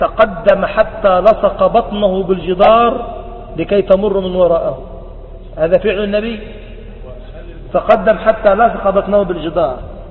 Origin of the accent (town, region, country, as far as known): Egypt